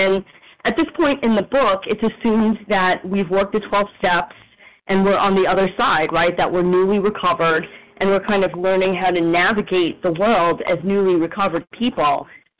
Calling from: New York City, New York, United States; from New York City.

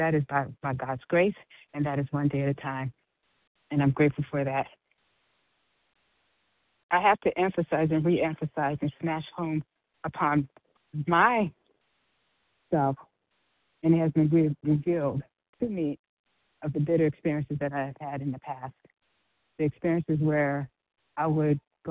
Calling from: Georgia, United States; I am calling from Georgia.

